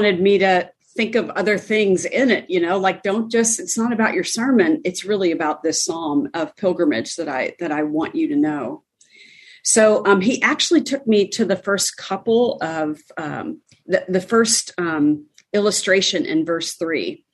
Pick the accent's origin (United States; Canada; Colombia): United States; Pennsylvania; born there; I think because I came from a family that wasn't a Christian family. I was born in Pennsylvania and we were pleasant pagans.